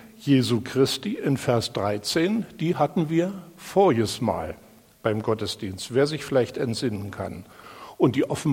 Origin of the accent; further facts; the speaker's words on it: Rostock, Mecklenburg-Vorpommern, Germany; Ich komme aus Rostock, aus der Brüdergemeinde